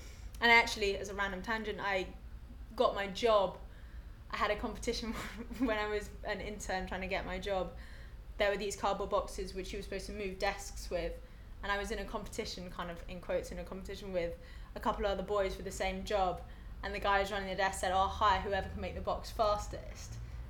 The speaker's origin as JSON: {"language": "English", "region": "London", "country": "United Kingdom", "tie": "born or raised there", "said": "I live just off Charlotte Street, so about 15 minutes walk away. And I was born in London, educated in London, lived in London forever and ever."}